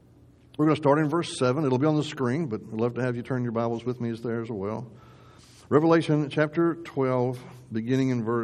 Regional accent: Texas, United States; Growing up in Texas, that resonates with me.

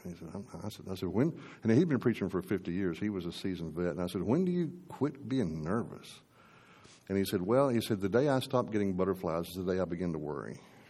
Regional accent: Texas, United States; Don't mean anything by that as a Texan.

